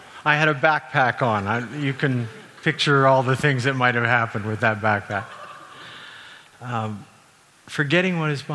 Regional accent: Calgary, Alberta, Canada; I grew up in Calgary, and I said, "Yes."

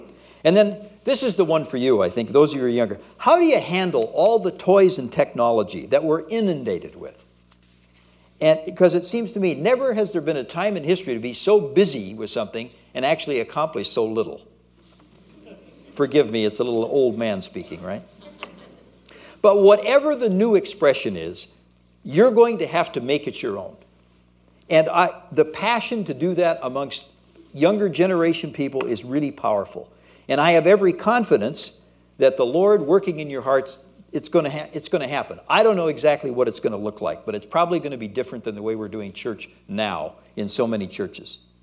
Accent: United States; moved away as an adult; now in Canada; You got to understand, I'm originally an American. I'll talk about that a little bit later. But coming here, almost 25 years ago

